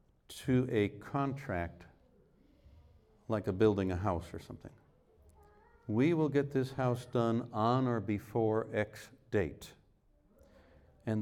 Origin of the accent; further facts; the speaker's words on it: New England, United States; Now, I grew up in New England where we had apple orchards, and there's a season.